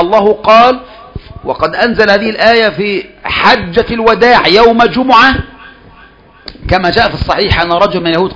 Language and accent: Arabic; Kafr El Sheikh Governorate, Egypt; وإحنا عندنا في كفر الشيخ عرف في بعض مسائل، ونحن من يعني بلد وحيدة عامة